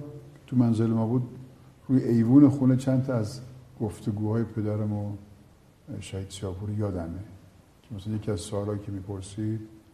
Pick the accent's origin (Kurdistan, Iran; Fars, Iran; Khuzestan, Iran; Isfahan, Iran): Fars, Iran; Shiraz; also born or lived in Tehran; من اون سالی که دیگه از شیراز اومدیم به تهران